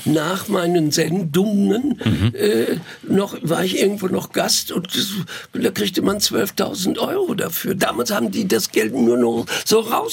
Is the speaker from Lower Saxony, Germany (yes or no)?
no; North Rhine-Westphalia, Germany; Ich bin da groß geworden, ich komme halt nicht her, ich bin aus dem Sauerland, aber Ostwestfalen, Niedersachsen, diese Grenzregion, die kenne ich ganz gut. Und da bin ich zur Schule gegangen